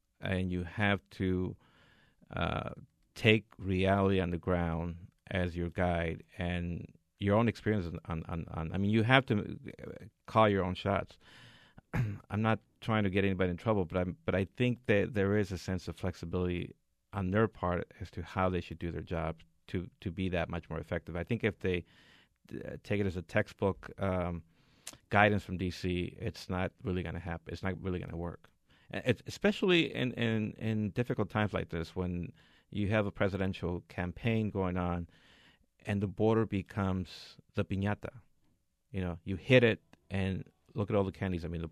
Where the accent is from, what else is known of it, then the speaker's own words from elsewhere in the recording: El Paso, Texas, United States; back in the day when I was growing up in El Paso